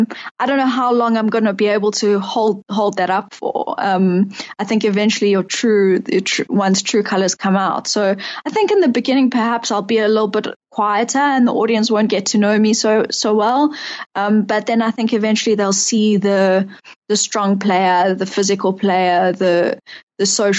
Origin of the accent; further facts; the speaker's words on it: Johannesburg, Gauteng, South Africa; in my head, I'm still 32, but actually I'm 33. And I'm a lawyer from Johannesburg.